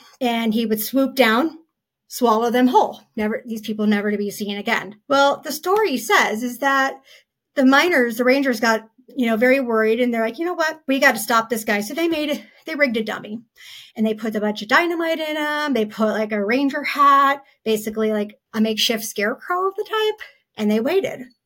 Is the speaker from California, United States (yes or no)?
no; Colorado, United States; because I grew up in Colorado, and it wasn't until last couple of years that I even learned about the so-called thing.